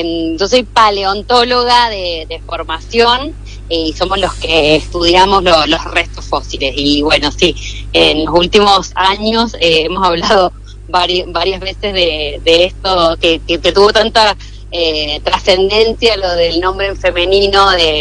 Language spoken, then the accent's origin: Spanish; Mendoza, Argentina; born there; moved away as an adult; now in San Juan, Argentina; Soy cuyana, soy cuyana. Sí, soy nacida en Mendoza, pero bueno, me vine a estudiar a San Juan hace varios años ya, lo que delata un poco mi edad. Así que bueno, me autopercibo sanjuanina.